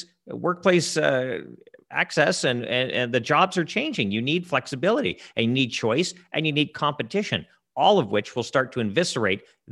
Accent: Ontario, Canada; You're from Manitoba. I'm from Ontario. My province isn't bursting with cash right now.

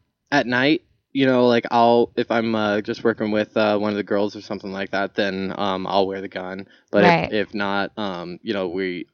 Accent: Nebraska, United States; I grew up in Nebraska, and out of there they

